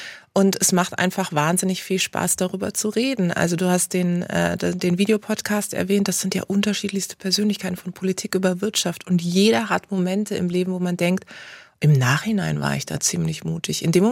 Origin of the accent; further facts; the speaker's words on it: Karlsruhe, Baden-Württemberg, Germany; now in Munich, Germany; Ach, ich bin noch so oft in Karlsruhe, wie es so schön heißt, weil es natürlich meine Heimatstadt ist. Da hat alles angefangen.